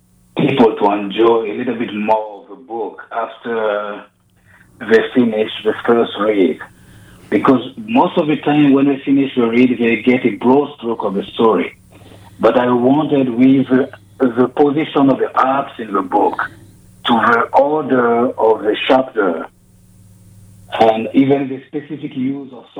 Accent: Côte d’Ivoire; first language French; English is a second language; I'm from Ivory Coast. It's called Côte d'Ivoire, and the main language there is French. So I grew up speaking French as my mother tongue, if I can call it like that. And Ivory Coast in West Africa.

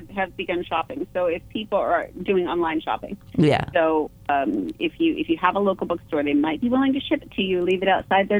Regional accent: Pennsylvania, United States; also born or lived in Arizona; previous books took place at least partially in Western Pennsylvania, which is where I went to high school. We moved from Arizona to Pennsylvania.

